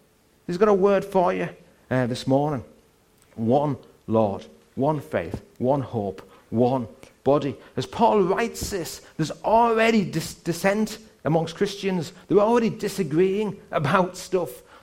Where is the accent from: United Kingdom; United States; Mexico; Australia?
United Kingdom; England; but we're English. We can't do that.